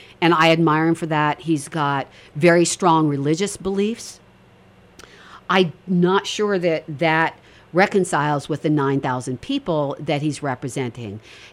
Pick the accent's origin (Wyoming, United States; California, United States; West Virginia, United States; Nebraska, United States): Wyoming, United States; Sheridan; So, I was born and raised in Sheridan. I'm a product of our outstanding education system.